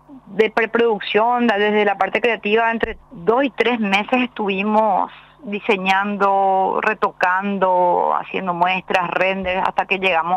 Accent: Paraguay; Nunca pensamos como empresa, sino que pensamos como paraguayos que quieren sentirse orgullosos de los paraguayos y del país, ¿verdad?

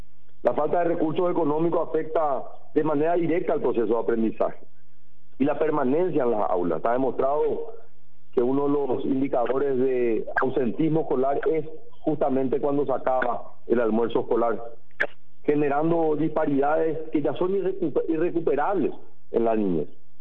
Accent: Paraguay; Estas cifras nos interpelan como autoridad, nos interpelan como paraguayos.

